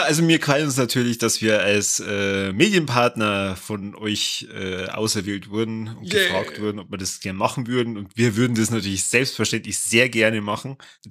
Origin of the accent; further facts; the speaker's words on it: Regensburg, Bavaria, Germany; Bin ich froh, dass ich gebürtiger Oberpfälzer bin.